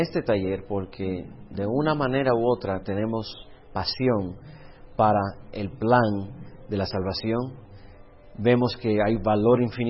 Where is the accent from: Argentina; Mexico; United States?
United States; the South; born there; de lo más sur de los Estados Unidos, donde yo nací, a lo más norte de los Estados Unidos, casi llegando a Rusia